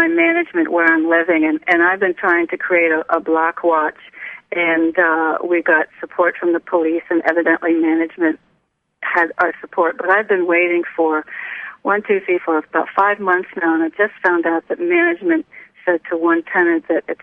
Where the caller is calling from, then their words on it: Connecticut, United States; Hello, Donna. … in Connecticut.